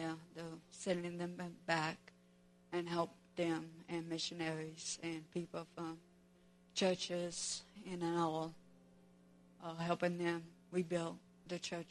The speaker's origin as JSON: {"language": "English", "town": "Abilene", "region": "Texas", "country": "United States", "tie": "born or raised there", "said": "I was born in Abilene, Texas, and everything. I grew up there"}